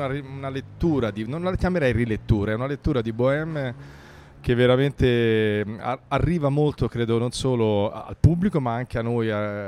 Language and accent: Italian; Arezzo, Tuscany, Italy; io vengo da Arezzo, che è una città che ho scoperto che è il doppio di cittadini, ma sì, che io amo per motivi di nascita.